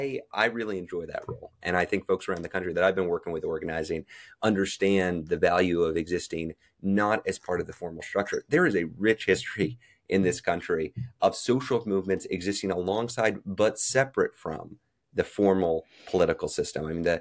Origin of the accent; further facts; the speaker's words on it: Texas, United States; I think about my home state in Texas.